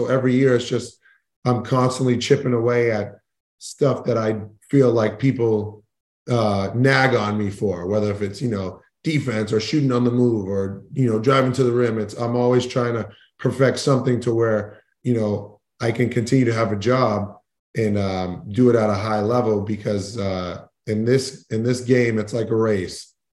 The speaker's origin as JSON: {"language": "English", "town": "Boston", "region": "Massachusetts", "country": "United States", "tie": "born or raised there", "said": "I grew up in Boston"}